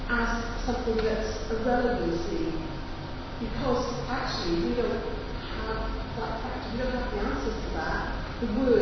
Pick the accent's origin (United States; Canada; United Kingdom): United Kingdom; We're very British.